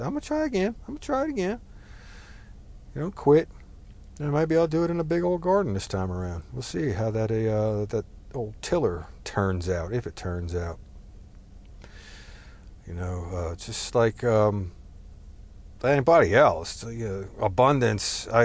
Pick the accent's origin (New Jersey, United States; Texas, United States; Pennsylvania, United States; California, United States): New Jersey, United States; It's I'm not Italian, but I grew up around Italian things. I grew up outside of New York City, northern New Jersey.